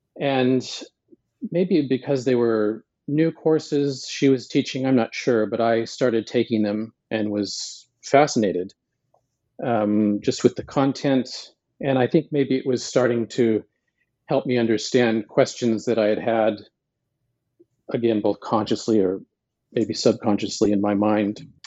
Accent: Montana, United States; born there; I was born in Montana, which really isn't what one would think of as the environment, you know, to launch a career in Islamic studies.

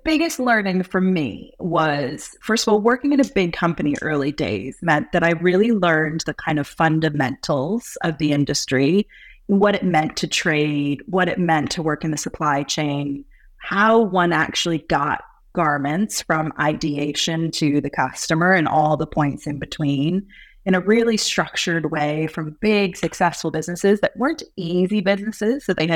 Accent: New York City, New York, United States; I grew up in New York City and outside New York City. I really spent my entire life there.

